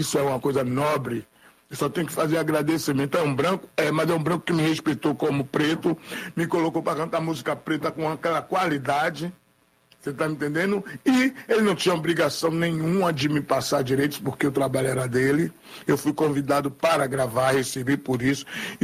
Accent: Bahia, Brazil; born there; Eu nasci na Bahia, vivo no Brasil, na Bahia.

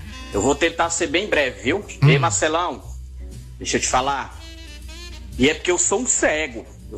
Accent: João Lisboa, Maranhão, Brazil; o que foi que aconteceu lá no meu interior, Bom Lugar, que é município daqui de João Lisboa

